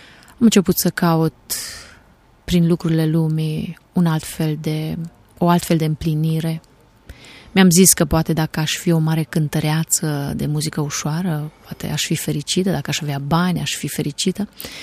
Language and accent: Romanian; Reșița, Caraș-Severin, Romania; Eu sunt din Reșița și am mers la Biserica Cezarea din Reșița, biserica cea penticostală din Reșița.